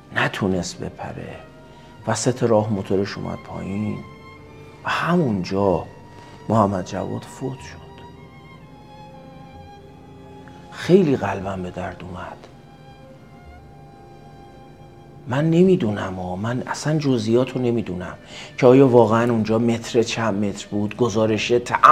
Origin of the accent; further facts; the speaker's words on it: Iran; ببین اونجا قضیه خیلی از دید منم پیچیده نیست به عنوان یه ایرانی.